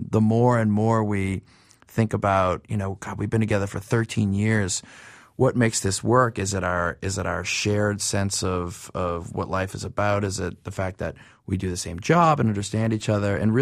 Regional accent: New Orleans, Louisiana, United States; born or raised there

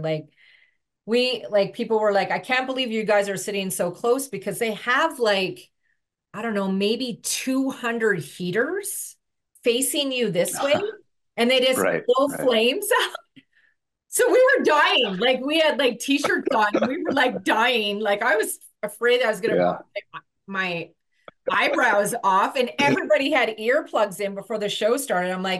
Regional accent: Nanaimo, British Columbia, Canada; So I'm originally from Nanaimo, yeah, on the island.

